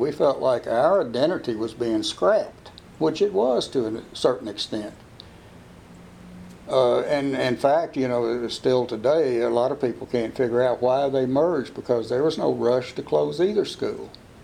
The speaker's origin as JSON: {"language": "English", "region": "Kentucky", "country": "United States", "said": "But deep in my heart, I'm a Cave City Tiger. I'm from Barron County."}